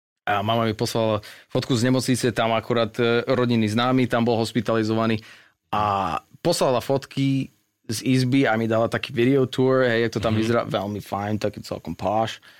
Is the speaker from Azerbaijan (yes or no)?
no; California, United States; Slovak is a second language; moved away as an adult; now in Slovakia; asi som sa prezradil sem tam nejakým prízvukom. Snažím sa, ale slovenčina je veľmi ťažká reč. A pochádzam z Kalifornii.